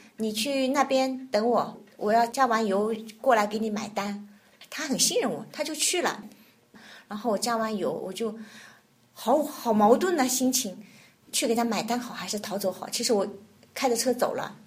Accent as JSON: {"language": "Chinese", "country": "China", "said": "我说我是个中国人，我不是韩国人"}